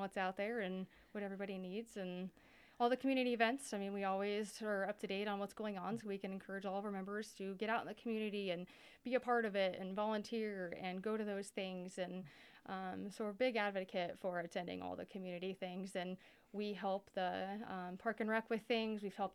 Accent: Atlantic, Iowa, United States; Well, I'm here from Atlantic. I've lived here my whole life.

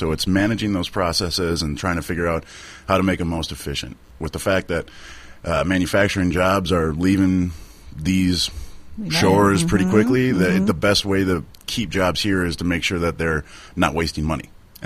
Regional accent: Ham Lake, Minnesota, United States; Well, I'm originally from Minnesota, or some of my friends call it Southern Canada. I'm just on the north side of Minneapolis. Grew up in Ham Lake, Minnesota, which it's about 12,000 strong.

